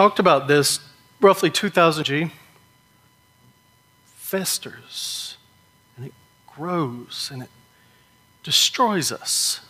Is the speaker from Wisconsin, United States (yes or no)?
no; Georgia, United States; also born or lived in Virginia / Tennessee; I grew up in Georgia. I lived in Virginia and then moved to Tennessee.